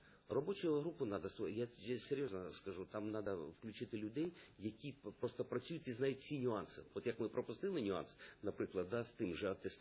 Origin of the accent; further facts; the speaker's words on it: Kherson, Kherson Oblast, Ukraine; я ж з Херсона